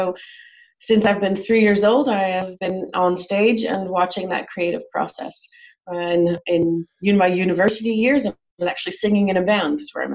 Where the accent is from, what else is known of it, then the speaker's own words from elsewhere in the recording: United States; now in Netherlands; I'm American, but have been living in the Netherlands for more than half my life now. So all of my higher education and work years have been here in Europe.